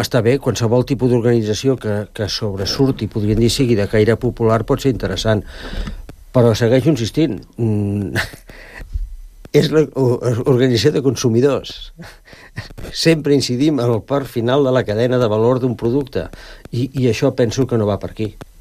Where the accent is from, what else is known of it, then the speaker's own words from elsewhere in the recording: Sant Cugat del Vallès, Catalonia, Spain; Jo sóc de Mirassol i reivindico lo de Mirassol